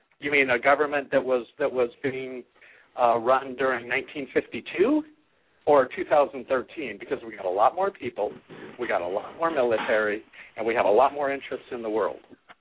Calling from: Washington, United States; I'm just right outside of Seattle, actually.

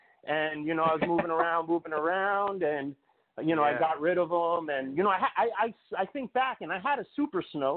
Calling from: Miami, Florida, United States; I'm calling from Miami, Florida.

